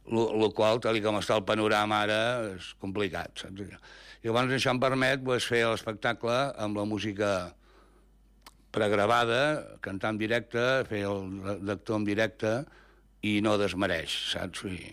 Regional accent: Barcelona, Catalonia, Spain; jo sóc fill de Barcelona, però a partir del meu avi tota la descendència … era de Figueres, de Torroella de Montgrí, o sigui que per la part de materna hi ha una vessant empordanesa

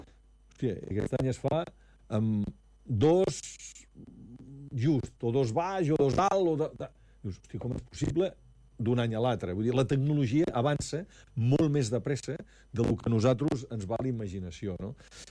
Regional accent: Vilafant, Catalonia, Spain; Hi havia l'Eduard Claveguera, que és del meu poble, de Vilafant

